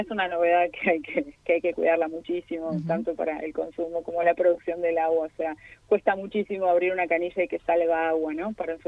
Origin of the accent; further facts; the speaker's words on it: Buenos Aires, Argentina; accent: porteño; moved away; por mi acento se darán cuenta que soy porteña, sí, pero hace mucho tiempo que no vivo allá.